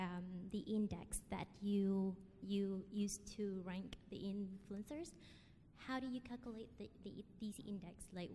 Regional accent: Paris, Île-de-France, France; Hi, I'm not from here. I'm from Paris, flying over here to take part in this conference

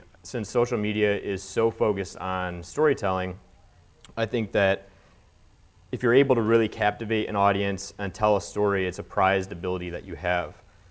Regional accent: Chicago, Illinois, United States; I'm a native Chicagoan, so as most millennials describe themselves, I'm actually from the Chicago suburbs.

